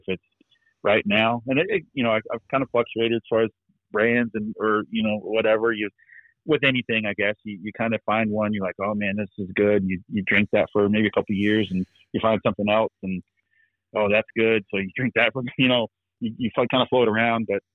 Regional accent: Florida, United States; I was born and raised in Florida for 38 years. I've never been to Key West.

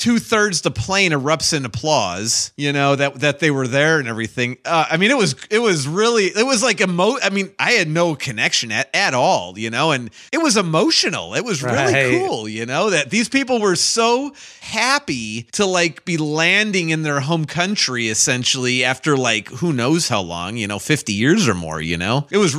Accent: Lompoc, California, United States; oh, California. And wow, we are too. We're at. And we said, oh, you never heard of it. Because, you know, I would live in Lompoc, which is up north of Santa Barbara.

